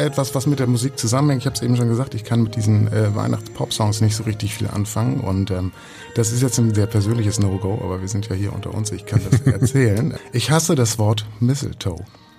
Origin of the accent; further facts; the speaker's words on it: Hamburg, Germany; Meine Eltern waren sehr engagiert in der Kirche in den Städten und ich selbst habe schon als kleiner Junge im Knabenchor St. Michaelis gesungen